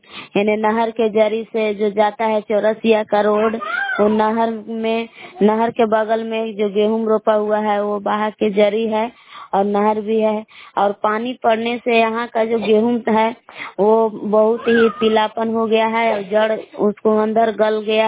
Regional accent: Bilam, Bihar, India; ग्राम बिलाम जिला कैमूर भभुआ के निवासी हूँ।

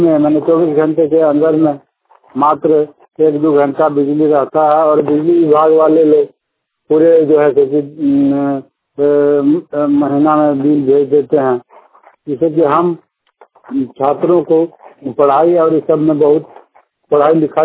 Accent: Rajhara, Jharkhand, India; मैं ग्राम राजहरा थाना रेखली में जिला पलामू का रहने वाला हूँ।

